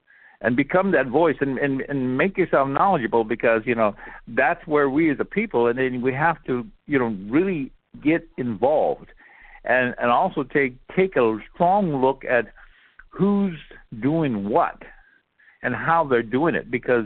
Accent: McLaughlin, South Dakota, United States; I come from McLaughlin, South Dakota.

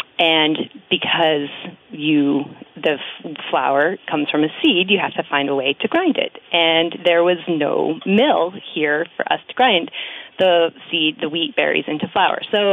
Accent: Johnson, Vermont, United States; I grew up in Johnson, so born and raised in Lamoille County, but moved away for college and brought my husband back to Vermont

